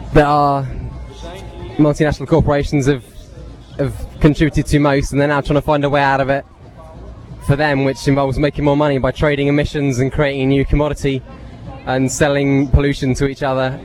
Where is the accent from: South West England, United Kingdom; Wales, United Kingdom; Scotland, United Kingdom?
South West England, United Kingdom; I'm from Devon, come from Dartmoor.